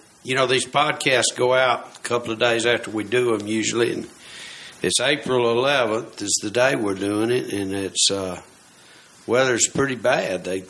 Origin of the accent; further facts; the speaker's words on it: Oneonta, Alabama, United States; He's from Oneonta, Alabama, my hometown